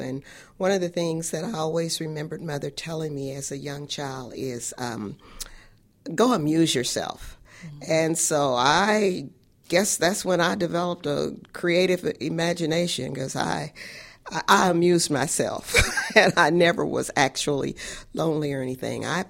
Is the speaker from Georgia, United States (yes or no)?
no; Kansas City, Missouri, United States; I grew up here in Kansas City, Missouri. As I said, I was born at 2010 Olive, and then we met.